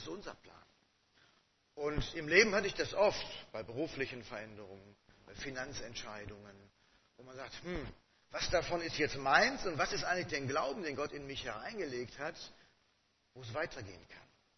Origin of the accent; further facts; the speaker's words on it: Schwelm, North Rhine-Westphalia, Germany; Ich komme tatsächlich aus Schwelm, nicht aus Wuppertal.